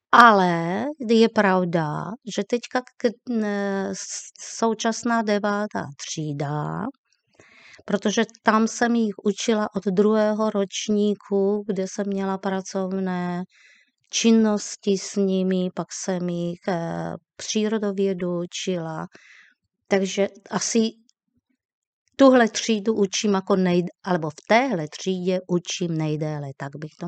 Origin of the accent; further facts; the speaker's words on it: Slovakia; accent: Slovak; Czech is a second language; now in Czech Republic; tím, že jsem Slovenka, to určitě víte, že jsem Slovenka, že to poznat na mojím přízvuku.